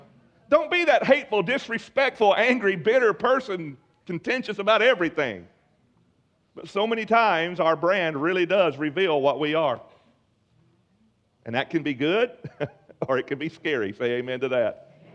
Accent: Alabama, United States; I said, we're from Alabama.

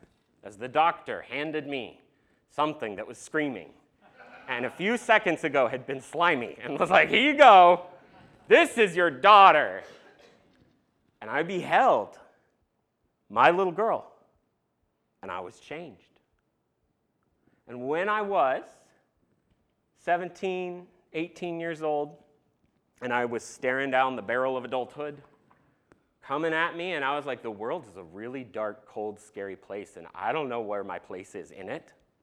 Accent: Eugene, Oregon, United States; one day at North Kensey Christian Church, where I grew up in Eugene, Oregon, I stood on a stage in a suit next to a pastor

